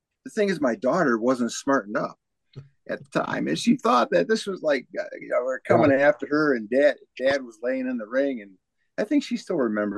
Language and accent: English; Detroit, Michigan, United States; we had a big show in Dearborn, Michigan, outside of Detroit, my hometown